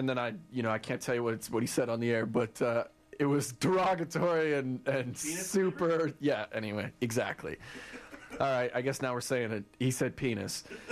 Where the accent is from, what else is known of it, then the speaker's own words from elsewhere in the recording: Calgary, Alberta, Canada; I grew up in Calgary, and so, like, there's not that much to do.